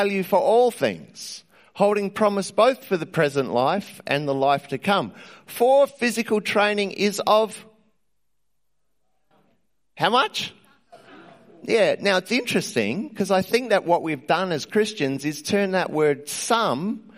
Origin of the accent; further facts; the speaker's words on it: Australia; What is astonishing to me is the state of affairs that we find ourselves in as an Australian society today, given the resources that are available to us.